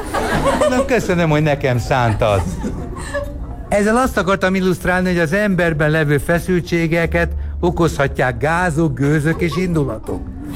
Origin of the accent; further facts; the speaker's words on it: Hungary; mondom a klub tulajdonosának, hogy Magyarországról jöttem